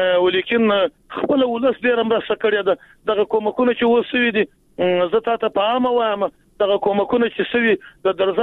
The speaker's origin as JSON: {"language": "Pashto", "region": "Jowzjan", "country": "Afghanistan", "said": "موږ خو د جوزجان د ولایت یو"}